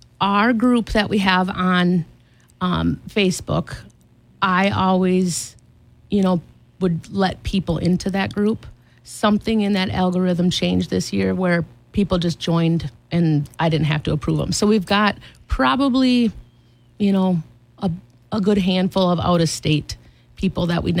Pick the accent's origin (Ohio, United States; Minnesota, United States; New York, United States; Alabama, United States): Minnesota, United States; Shieldsville; I grew up out in Shieldsville on a dairy farm.